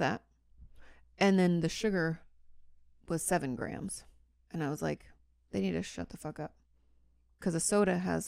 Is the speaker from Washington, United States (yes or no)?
yes; Washington, United States; I mean, I grew up in the Mecca, like in Washington State.